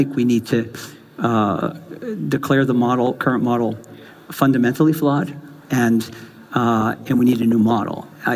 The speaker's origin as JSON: {"language": "English", "town": "Boston", "region": "Massachusetts", "country": "United States", "tie": "born or raised there", "said": "I grew up in Boston, a big Irish Catholic family, one of 7 children."}